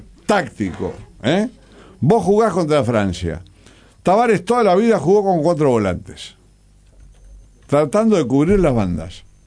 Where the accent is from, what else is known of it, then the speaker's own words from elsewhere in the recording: Uruguay; a mí me duele horriblemente como uruguayo